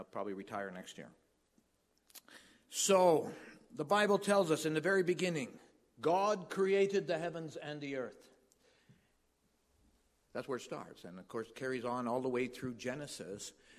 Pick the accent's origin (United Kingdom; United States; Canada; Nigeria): Canada; Ontario; born there; now in Montreal, Canada; So I come from Montreal. I live in the West Island, and I've been there for 38 years. Originally born in Ontario. I'm from a Dutch background. My parents are from The Hague and Leysendam.